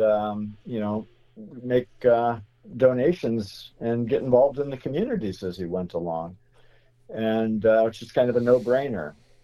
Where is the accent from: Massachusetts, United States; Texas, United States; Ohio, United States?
Ohio, United States; Toledo; You know, it's Toledo made me who I am, and I'm you know, forever grateful and loyal to Toledo as my hometown.